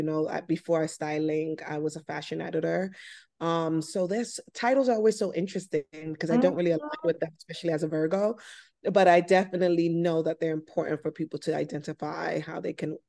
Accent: New York, United States; I mean, growing up in New York, fashion was an identity, you know, it was a part of the ethos.

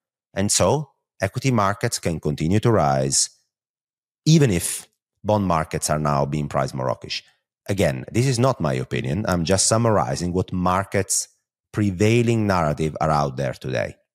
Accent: Italy; accent: Italian; English is a second language; So you have the pleasure to listen to my Italian accent for half an hour.

